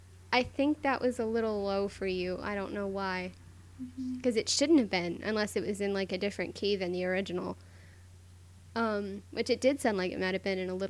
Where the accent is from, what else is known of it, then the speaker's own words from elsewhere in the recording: Texas, United States; Hey, I'm from Texas, okay? I'm allowed to say y'all.